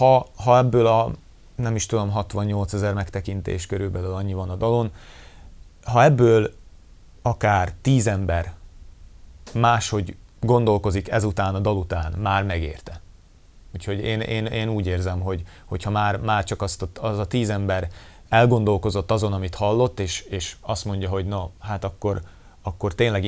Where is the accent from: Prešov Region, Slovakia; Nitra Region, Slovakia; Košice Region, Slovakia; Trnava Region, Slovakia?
Nitra Region, Slovakia; Komárno; Bár azt sosem szeretem, hogyha ki van felejtve, hogy Komáromból származom, de Karván.